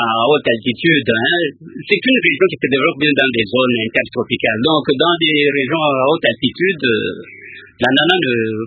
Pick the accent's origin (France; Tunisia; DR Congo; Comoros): DR Congo; Katanga; j'ai déjà été aussi au Katanga, j'ai grandi au Katanga, j'ai fait des études au Katanga